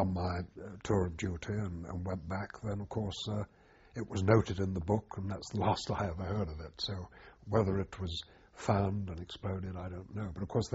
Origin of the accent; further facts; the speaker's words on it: Dalston, London, United Kingdom; born there; Well, I was born in Dalston, which is now part of Hackney, I think.